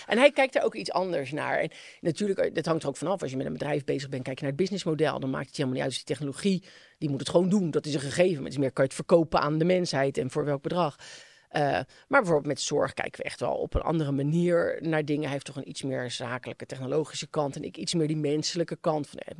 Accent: Wassenaar, South Holland, Netherlands; Ik kom zelf uit Wassenaar.

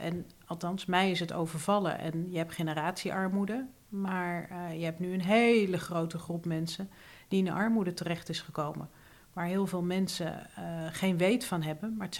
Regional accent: Rotterdam, South Holland, Netherlands; born there; In het geweldige Rotterdam, waar ik geboren ben.

